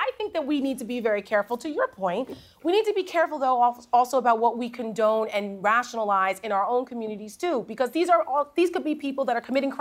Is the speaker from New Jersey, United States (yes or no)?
yes; New Jersey, United States; I'm from Jersey. I appreciate 90s hip hop.